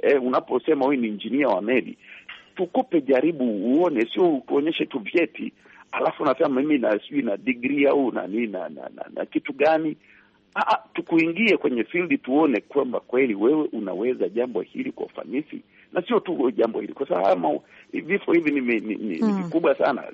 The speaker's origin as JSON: {"language": "Swahili", "country": "Tanzania", "said": "kama raia na kama Mtanzania"}